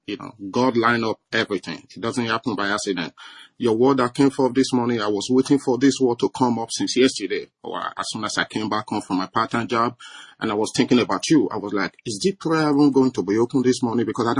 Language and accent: English; New York City, New York, United States; I'm a public school teacher in New York City. I'm from New York City.